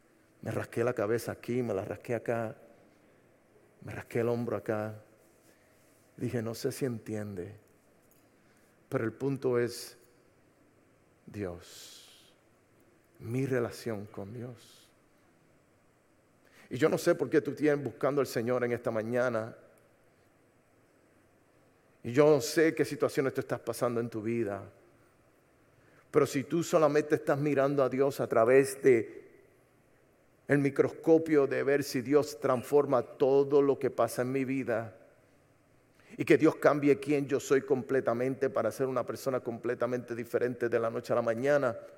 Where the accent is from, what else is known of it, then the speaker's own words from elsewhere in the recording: Puerto Rico; Pero entiendo que soy puertorriqueño, no somos tan grandes.